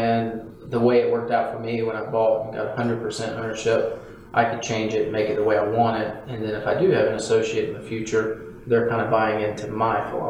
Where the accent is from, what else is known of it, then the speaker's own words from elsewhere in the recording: Wendell, North Carolina, United States; So I grew up in Wendell, went to school with NC State, Carolina, graduated 2013, moved back home to Wendell, Zebulon area